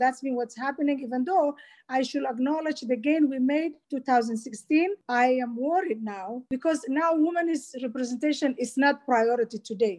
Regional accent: Somalia; English is a second language; Because I grew up in Siad Barre's time

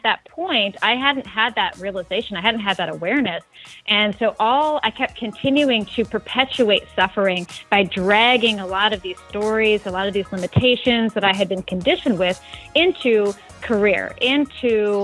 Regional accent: Michigan, United States; I grew up in Michigan.

